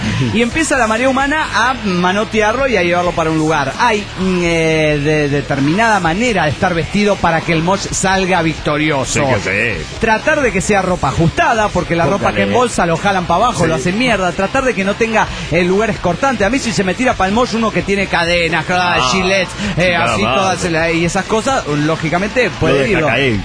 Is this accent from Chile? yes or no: no; Carichí, Chihuahua, Mexico; Ya que íbamos hasta Huachochi y desde mi pueblo, Carichi, eran como 8 horas de viaje